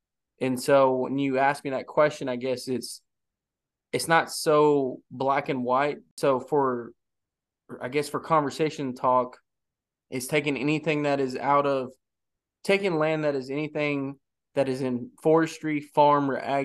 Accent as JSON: {"language": "English", "region": "Texas", "country": "United States", "tie": "born or raised there", "said": "I grew up in Texas, about 30 minutes south of Dallas."}